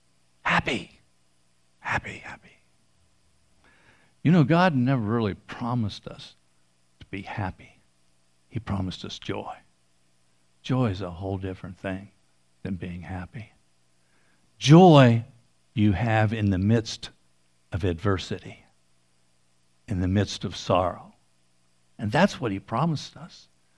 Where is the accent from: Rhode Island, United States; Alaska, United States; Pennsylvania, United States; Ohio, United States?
Pennsylvania, United States; I'm from Western Pennsylvania, and I had a good friend who passed away about 10 years ago now.